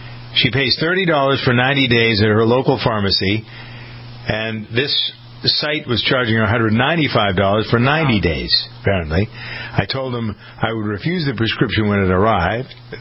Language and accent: English; Boston, Massachusetts, United States; Because I'm a Bostonian, maybe I identify more with what they've done.